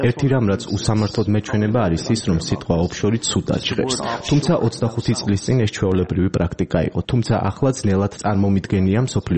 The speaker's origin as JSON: {"language": "Georgian", "country": "United States", "said": "მე ამერიკელი ვარ"}